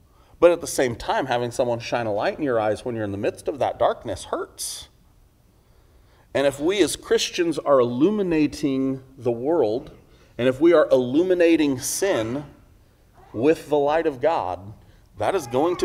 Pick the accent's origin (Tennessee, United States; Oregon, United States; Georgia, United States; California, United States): California, United States; I grew up in California. I had lots of friends who were surfers.